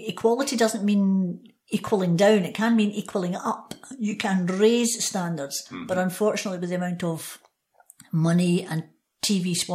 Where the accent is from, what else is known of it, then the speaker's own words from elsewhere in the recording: Glasgow, Scotland, United Kingdom; I remember growing up in Glasgow